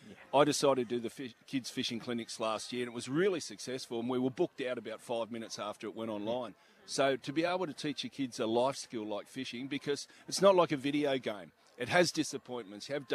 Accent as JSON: {"language": "English", "town": "Noosa", "region": "Queensland", "country": "Australia", "tie": "born or raised there", "said": "I work as a professional fishing guide in my hometown of Noosa."}